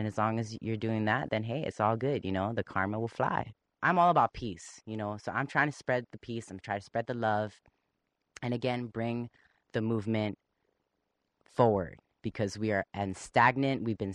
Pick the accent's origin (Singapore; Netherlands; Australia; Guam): Guam; since I'm not from the United States of America, I'm from Guam originally. We are a U.S. territory, but we're still our own culture. It's very closeted and homophobic there and transphobic.